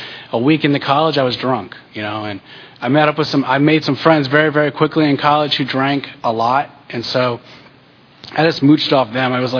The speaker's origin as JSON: {"language": "English", "region": "Virginia", "country": "United States", "tie": "born or raised there", "said": "Well, I grew up in Northern Virginia, and I don't have any horror stories from my childhood."}